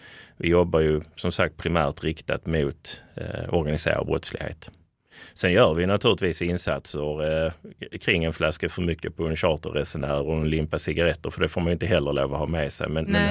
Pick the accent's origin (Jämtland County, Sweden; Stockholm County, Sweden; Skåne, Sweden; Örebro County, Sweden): Skåne, Sweden; Jag är en glad skåning i mina bästa år, höll jag på att säga.